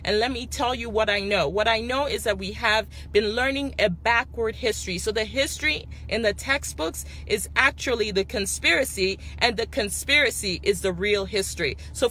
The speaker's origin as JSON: {"language": "English", "town": "Minneapolis", "region": "Minnesota", "country": "United States", "tie": "born or raised there", "said": "I was born in Minneapolis. The hospital where George Floyd supposedly took his last breath is where I took my first breath, so I'm very concerned about what's happening right now in my home state."}